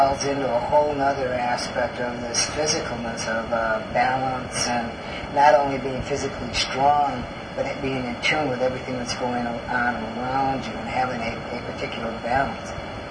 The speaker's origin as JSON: {"language": "English", "region": "Michigan", "country": "United States", "tie": "born or raised there", "also_born_or_lived": "California", "said": "There are some differences being from the mainland. I was raised in Michigan, and so being from the Midwest, my diet at growing up and then living in California and having that lifestyle is a little different from here"}